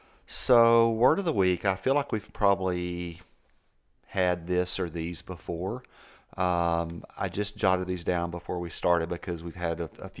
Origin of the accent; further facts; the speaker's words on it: Texas, United States; So growing up in Texas, we would have sticker wars.